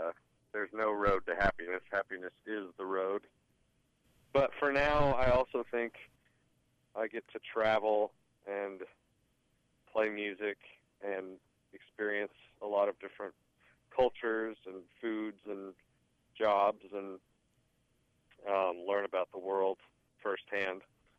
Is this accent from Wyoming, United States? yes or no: yes; Cody, Wyoming, United States; also born or lived in Shell; I grew up in Cody, Wyoming, and Shell, Wyoming, which is just outside of Grable.